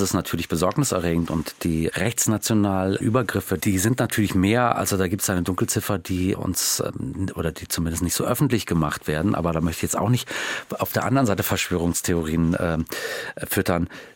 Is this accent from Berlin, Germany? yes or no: yes; Berlin, Germany; now in Hamburg, Germany; Also ich bin ja Berliner und war mir ganz sicher, dass ich die Stadt, so toll ich die fand, West-Berlin auch nach der Wende, ganz Berlin, halt nie verlassen würde. Und dann bin ich doch nach Hamburg gezogen und lebe da seit über 20 Jahren.